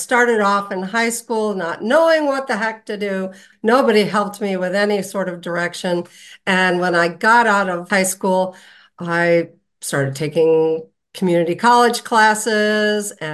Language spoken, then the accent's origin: English; Chicago, Illinois, United States; Even though I grew up in the Chicago area, we had a great forest preserves and I spent a lot of time in the forest preserves.